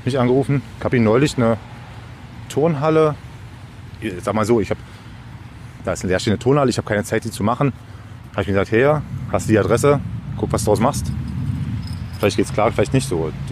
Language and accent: German; East Germany, Germany; Also ich bin nur im Osten groß geworden, habe auch nur den Osten wahrgenommen.